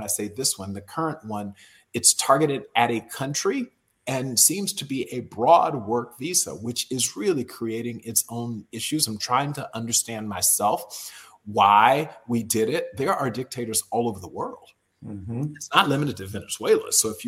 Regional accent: Florida, United States; I grew up in South Florida. I went to school in Miami at the University of Miami.

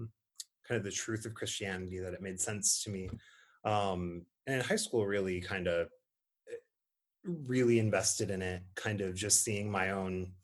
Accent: Kingsford, Michigan, United States; growing up in Kingsford, you know, I grew up in the Ford Edition, so not far from Kingsford High School.

